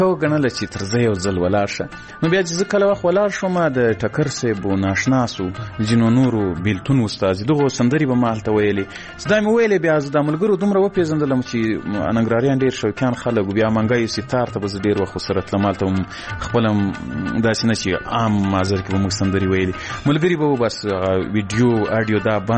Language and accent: Pashto; Ghazni, Afghanistan; ځکه زه له غزني څخه یو دوه درې کسان وو